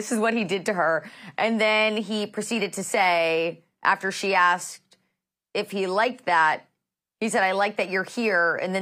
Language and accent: English; Indianapolis, Indiana, United States; So there's some drama brewing in my hometown.